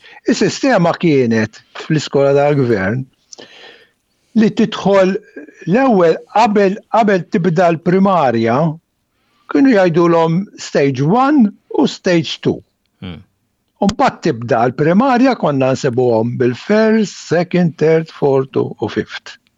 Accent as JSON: {"language": "Maltese", "town": "Sliema", "region": "Central Region", "country": "Malta", "tie": "born or raised there", "said": "Qabel xejn jiena imwieled ta' Sliema."}